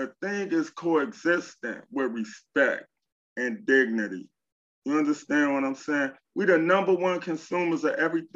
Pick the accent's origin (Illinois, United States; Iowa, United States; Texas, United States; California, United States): Illinois, United States; Chicago; I understand the rules of the street. I'm from Chicago. I'm a traveling vice lord.